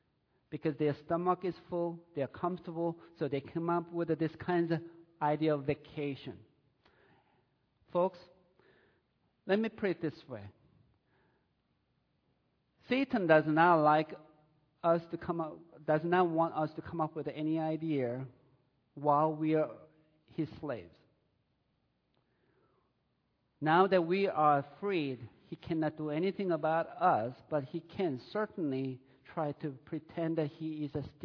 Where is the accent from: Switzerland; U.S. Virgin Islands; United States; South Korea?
South Korea; While I was growing up in South Korea